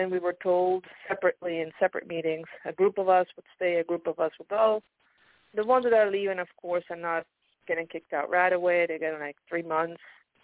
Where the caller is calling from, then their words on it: Pennsylvania, United States; I am calling from Pennsylvania.